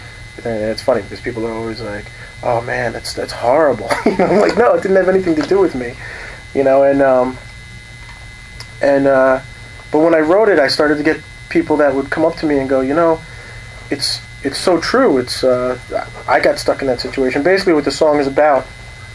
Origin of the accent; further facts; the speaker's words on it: Continental Village, New York, United States; You know, I grew up in Continental Village, which is, what, 40 minutes apart from each other?